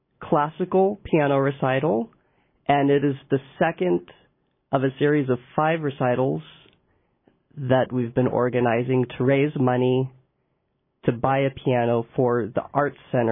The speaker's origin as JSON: {"language": "English", "town": "Juneau", "region": "Alaska", "country": "United States", "tie": "born or raised there", "said": "I grew up in Juneau. I was homeschooled."}